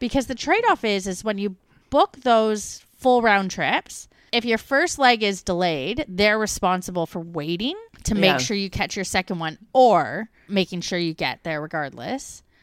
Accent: Melbourne, Victoria, Australia; We're from Melbourne.

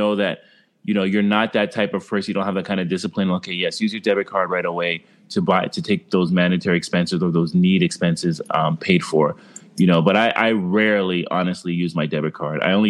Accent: Canada; Canadian.

